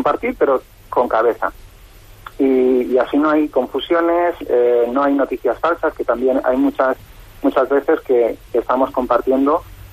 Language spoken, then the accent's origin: Spanish; Palma, Balearic Islands, Spain; nosotros somos de Palma